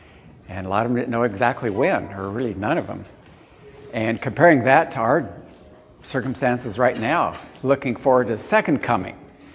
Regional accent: Ethiopia; especially since I grew up in Ethiopia.

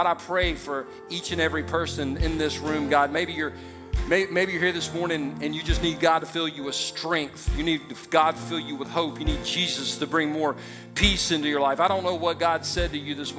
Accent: Easley, South Carolina, United States; also born or lived in Whittier; Whittier. I was born in a town called Whittier. Grew up in Easley

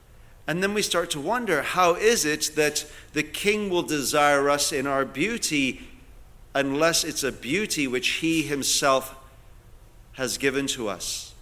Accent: Vancouver, British Columbia, Canada; You know, I'm from Vancouver, and I live in an ostensibly Indian area.

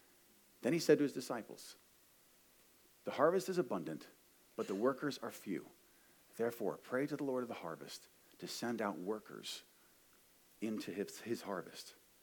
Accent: Ohio, United States; I was 15 or 16, something like that, and I'm from Ohio.

